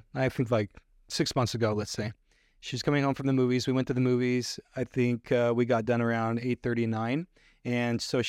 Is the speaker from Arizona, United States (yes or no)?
yes; Arizona, United States; the town that I grew up in was near Tombstone.